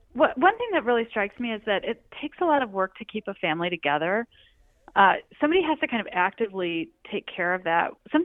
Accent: Milwaukee, Wisconsin, United States; also born or lived in Denver; Oh, sure. Well, I'm from Milwaukee. Not originally. I'm actually originally from Denver, but we moved to Milwaukee when I was a kid.

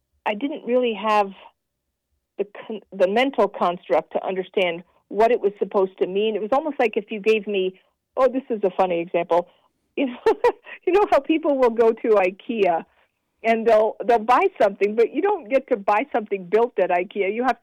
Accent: California, United States; when I was, you know, growing up in California in the 70s

